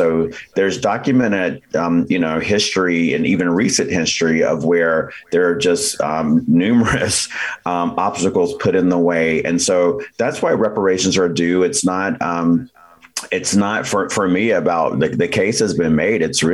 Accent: the South, United States; I'm Native American, so a lot of my work focuses there. I happen to be from the South, and my tribe has a long history, the Lumbee tribe

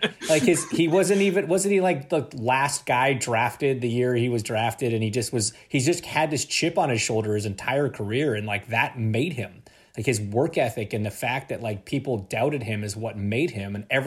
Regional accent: Canada; I'm Canadian.

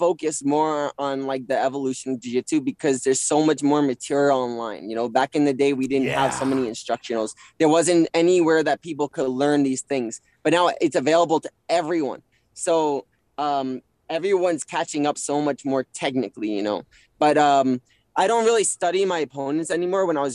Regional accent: United States; You know, I'm American. This is my country.

